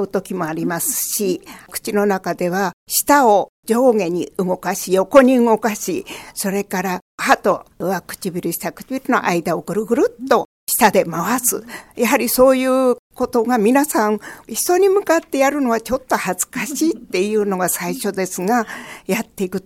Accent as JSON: {"language": "Japanese", "town": "Fujisawa", "region": "Kanagawa", "country": "Japan", "tie": "born or raised there", "said": "私は生まれも育ちも藤沢でございます。"}